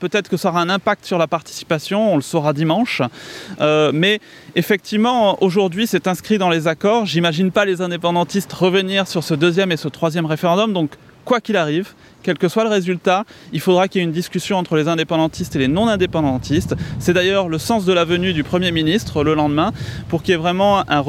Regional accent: New Caledonia; Je pense qu'il y a beaucoup de Calédoniens, comme moi

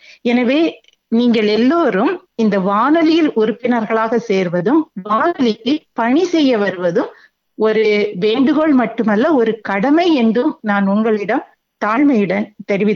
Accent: Nagercoil, Tamil Nadu, India; moved away as an adult; now in Australia; என்னுடைய சொந்த ஊர் நாகர்கோவில். திருமணத்திற்கு பிறகு 1992 புலம்பெயர்ந்து வந்தோம் ஆஸ்திரேலியாவிற்கு. வாழ்க்கை வந்து ராக்ஹாம்டன் என்ற ஊரில் ஆரம்பித்தது.

